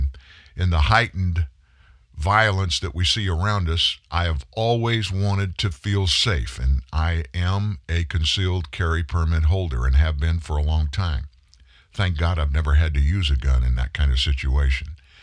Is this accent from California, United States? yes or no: no; Franklin, Louisiana, United States; I grew up in South Louisiana, hunted and fished, and we ate everything that I killed. And in my family, when we lived in Franklin, we needed meat to be brought